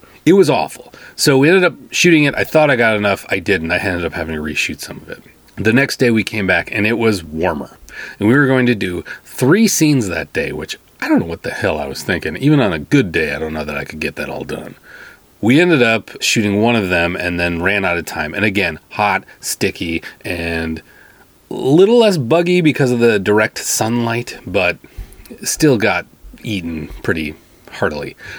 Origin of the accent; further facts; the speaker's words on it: Minnesota, United States; I'm from Minnesota, I can't handle the heat so well.